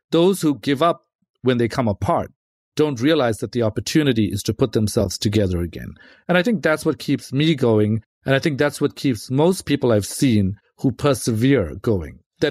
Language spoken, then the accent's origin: English; South Africa; I'm from South Africa, and I was from a pretty rough neighborhood, grew up in that neighborhood, very loving family.